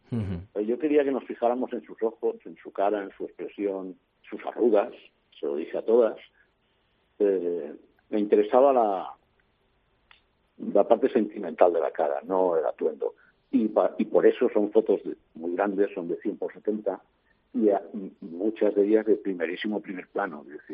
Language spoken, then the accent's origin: Spanish; Valencian Community, Spain; moved away as an adult; now in Ávila, Spain; Yo el año pasado me vine a vivir a Ávila, en lo que cuando lo cuento aquí llaman el viaje inverso, ¿no? Porque yo soy valenciano y digo, me he venido a vivir a Ávila por voluntad propia